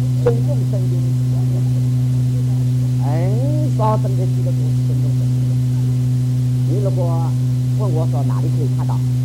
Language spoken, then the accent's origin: Chinese; Taiwan; moved away; 我们也是从台湾移民过来